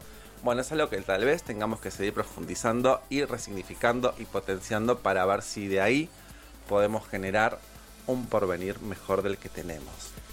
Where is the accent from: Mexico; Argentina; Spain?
Argentina; La Plata, Buenos Aires Province; Pero además los platenses somos fanáticos de La Plata también, vamos a decirlo.